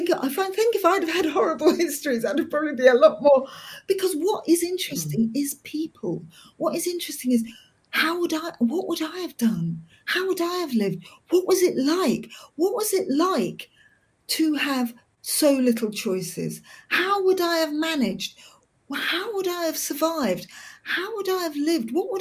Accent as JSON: {"language": "English", "region": "London", "country": "United Kingdom", "tie": "born or raised there", "said": "growing up in London, especially when you are indeterminately brown"}